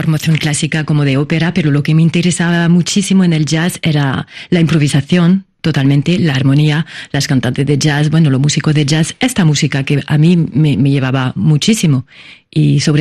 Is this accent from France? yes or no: yes; Paris, Île-de-France, France; now in Seville, Spain; para efectivamente ser bailadora de flamenco como francesa en Sevilla ha sido un camino difícil